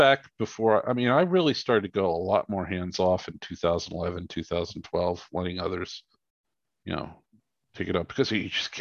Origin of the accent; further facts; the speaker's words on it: West Virginia, United States; You know, I'm from West Virginia. It's like 97% white.